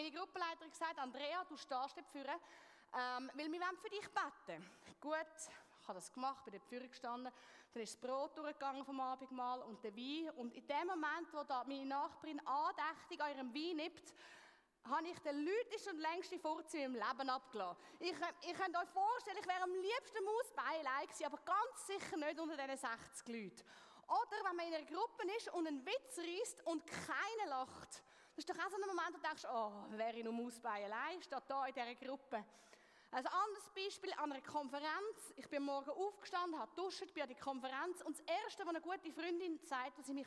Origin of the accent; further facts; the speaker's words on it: Zurich, Switzerland; Ich bin ursprünglich aus Zürich, darum rede ich etwas schnell.